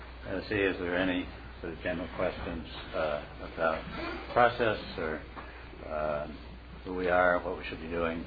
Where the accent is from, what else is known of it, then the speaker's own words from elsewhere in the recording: Jaffrey, New Hampshire, United States; I'm from Jaffrey.